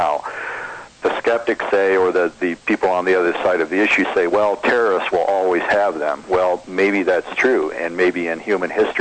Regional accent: United States; just speaking as an American citizen and a human being

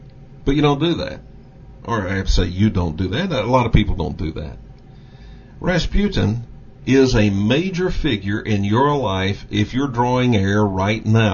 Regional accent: Texas, United States; And, of course, I am from Texas, so I'm not making fun of Texas.

